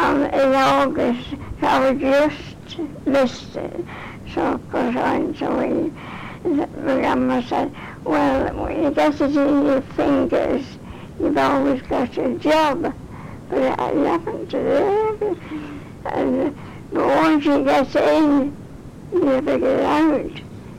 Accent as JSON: {"language": "English", "town": "Ramsbottom", "region": "North West England", "country": "United Kingdom", "tie": "born or raised there", "said": "I was born at 89 Bolton Street, Ramsbottom. Next door to the Catholic Church. Then we went to live in Edgar Street."}